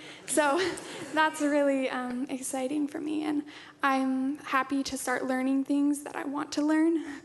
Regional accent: Mongolia; Well, growing up in Mongolia was normal for me because that was just what I was used to.

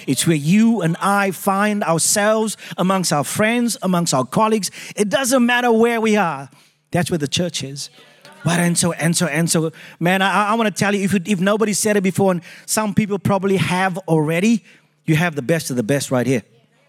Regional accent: South Africa; accent: South African; now in Australia; As you can hear from the accent, I'm South African.

